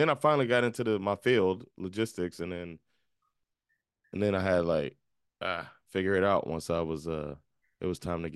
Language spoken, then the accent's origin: English; Miami, Florida, United States; I'm from Miami. I don't think it gets more laid back than that.